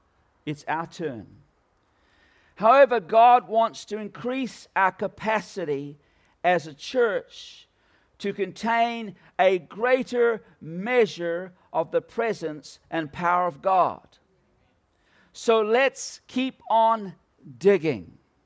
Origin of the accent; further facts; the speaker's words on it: Philippines; now in New Zealand; And we grew up in the Philippines. My parents were missionaries there. And so since 1971, we lived there in the Philippines.